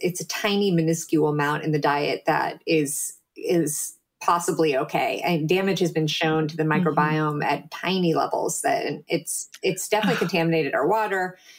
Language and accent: English; California, United States; I don't know if it's because I'm from Silicon Valley